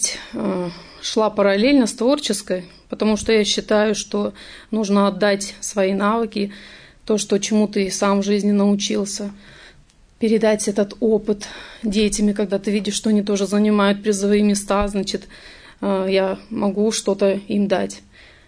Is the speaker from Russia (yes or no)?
no; Kazakhstan; Сама я родом из Казахстана.